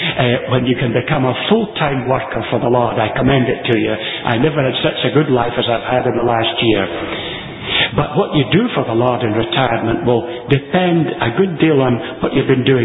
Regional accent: Ayr, Scotland, United Kingdom; the town assembly in which I was brought up in Ayr, the town that gave its name to Ayr in Queensland

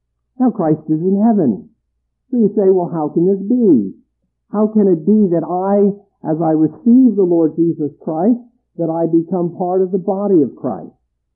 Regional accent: United States; I've got to admit, I'm an American, and we love teams.

